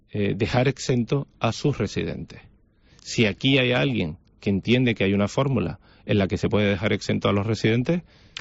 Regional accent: Canary Islands, Spain; Nosotros, como canarios, cualquier canario, venga de donde venga, se puede quedar exento

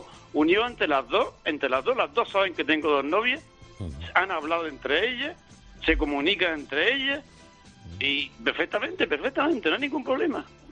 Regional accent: Region of Murcia, Spain; moved away as an adult; now in Tenerife, Spain; Soy jubilado y tengo una novia en Murcia. Yo soy murciano. Y me jubilé y me vine a Tenerife.

